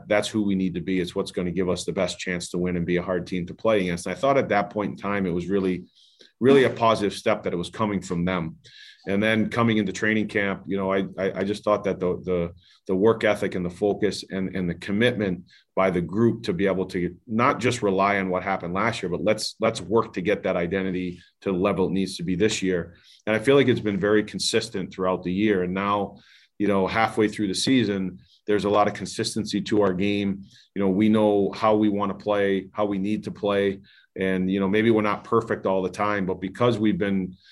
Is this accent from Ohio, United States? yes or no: no; Rhode Island, United States; I'm from Rhode Island, so I actually grew up a Boston Bruins fan when I was growing up with all the New England sports teams.